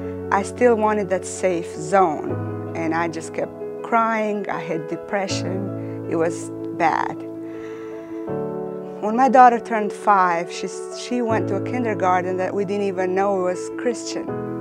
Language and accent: English; Albania; I am from Albania.